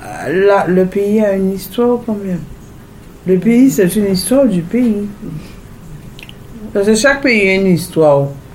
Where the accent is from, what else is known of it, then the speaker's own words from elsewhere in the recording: Guadeloupe; Je suis Guadeloupéenne française, je dis ça tout le temps. Je mets la Guadeloupe d'avant. Donc, je suis Guadeloupéenne apparentée française.